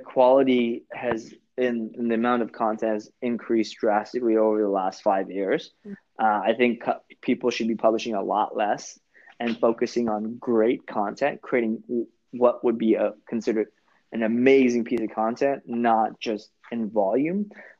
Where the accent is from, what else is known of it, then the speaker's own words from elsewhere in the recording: California, United States; I'm from Orange County too.